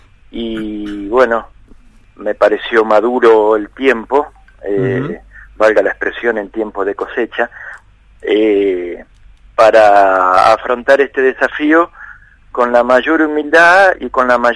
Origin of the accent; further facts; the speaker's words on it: Santa Fe, Argentina; yo soy santafesino y pensaba toda la vida ser sacerdote en Santa Fe.